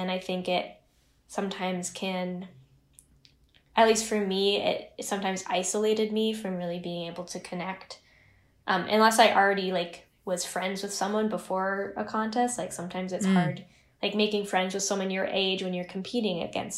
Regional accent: Chico, California, United States; born there; And I was born in Chico, California, and my brother started taking lessons there, and there was a Texas style fiddle teacher.

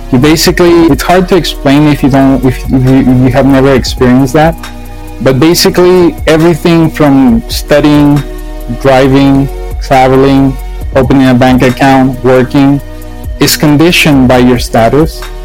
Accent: California, United States; moved away as an adult; also born or lived in Mexico; now in Lille, France; I was born in Mexico and grew up in the U.S. in California. I am 34 years old. And I am currently living in France.

